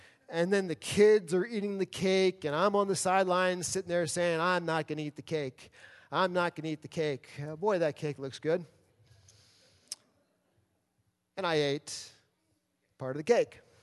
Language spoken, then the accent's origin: English; New York City, New York, United States; Where I grew up in New York City